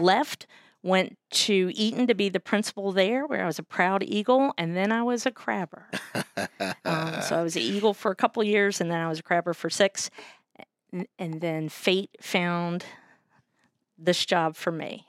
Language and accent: English; Berryville, Virginia, United States; also born or lived in Winchester, United States; I grew up in a small town, Berryville, Virginia. Later, we moved to Winchester, Virginia, and I barely graduated from high school.